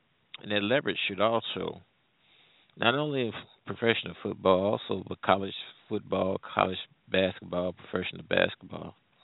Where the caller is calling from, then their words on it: Midwest, United States; I'm calling from the Midwest.